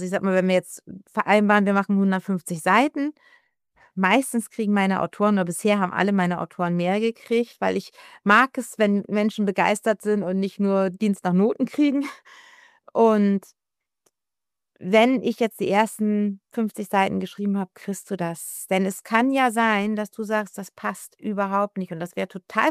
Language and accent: German; Hamburg, Germany; ich bin ja Hamburgerin und habe fast mein ganzes Leben in Hamburg gewohnt. Ab und zu war ich mal ein paar Jahre hier, ein paar Jahre da, bin immer wieder nach Hamburg zurück. Jetzt im Moment wohne ich gerade nicht in Hamburg.